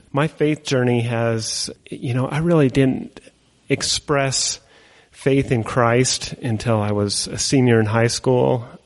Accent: Layton, Utah, United States; moved away as an adult; also born or lived in Nebraska / Chicago / Indiana; I lived about 15 years in the Midwest. After I moved away from Layton and went to college in the University of Nebraska, I moved to Chicago from there and lived in Indiana

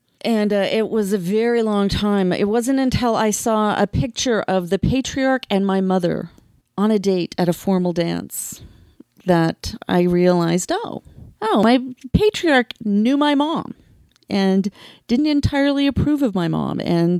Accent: Thatcher, Arizona, United States; Growing up in Arizona and Southern Arizona, I grew up in Thatcher, Arizona, which old people will remember. That's President Kimball's hometown.

